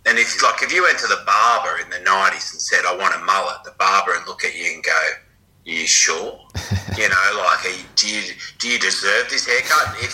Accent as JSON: {"language": "English", "town": "Cronulla", "region": "New South Wales", "country": "Australia", "tie": "born or raised there", "said": "Well, I guess I don't know too much about it anymore, but I grew up in Cronulla."}